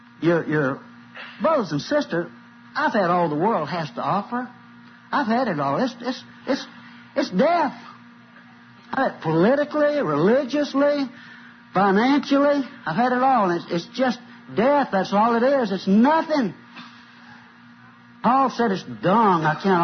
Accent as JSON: {"language": "English", "town": "Talladega", "region": "Alabama", "country": "United States", "tie": "born or raised there", "said": "get the feel of this thing right here in Talladega, which in Alabama, which is my hometown."}